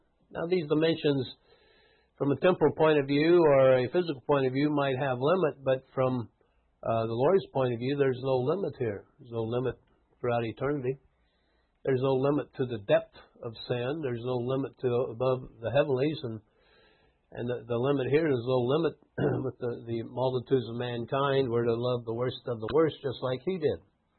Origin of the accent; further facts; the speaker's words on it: United States; Well, I'm an American.